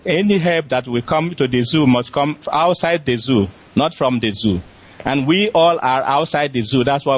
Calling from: Switzerland; I'm calling from Switzerland.

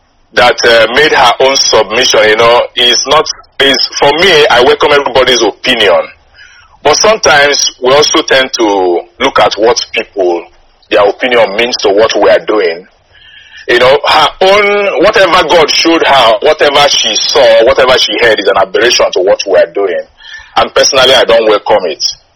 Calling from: Toronto, Ontario, Canada; I am calling from Toronto, Canada.

